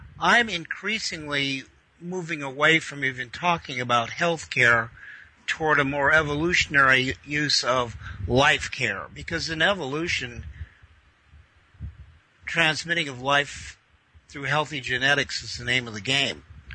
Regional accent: California, United States; I might add, I grew up in Northern California.

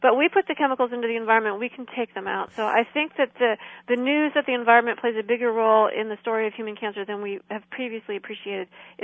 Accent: Illinois, United States; We're all from Illinois, both sides of my family.

